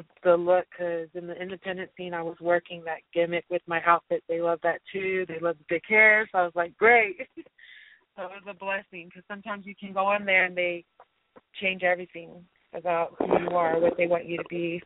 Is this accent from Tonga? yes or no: yes; Tonga; It's from my culture, because I'm from Tonga, and it's like Samoan, the Polynesian Islands, and Hawaii.